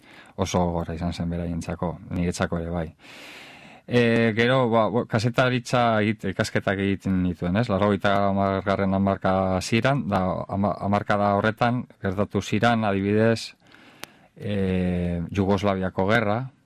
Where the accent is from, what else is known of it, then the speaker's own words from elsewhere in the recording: Bilbao, Basque Country, Spain; niko goita mazazpi urte ditut, bilbotarra naiz izatez